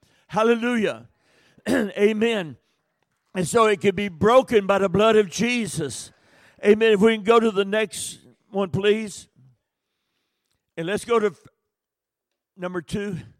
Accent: the South, United States; And I mean, that's one of my biggest weaknesses is fried chicken. I'm from the South.

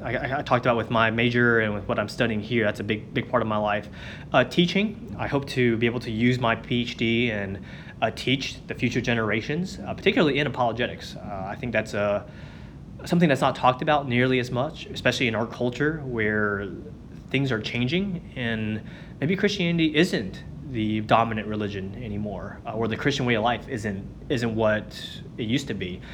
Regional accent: Louisiana, United States; I think the biggest example I can give is growing up in Louisiana, football is king, American football.

